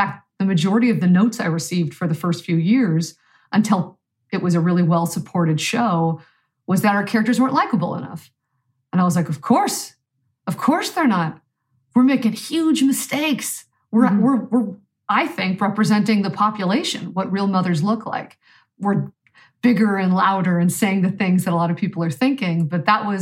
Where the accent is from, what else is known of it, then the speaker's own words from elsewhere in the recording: Canada; because I'm Canadian.